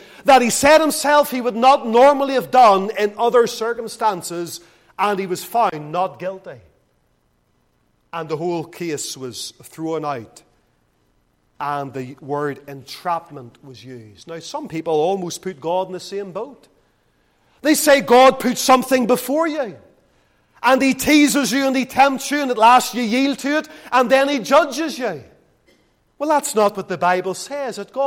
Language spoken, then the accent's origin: English; Lisburn, Northern Ireland, United Kingdom; where I grew up in Lisburn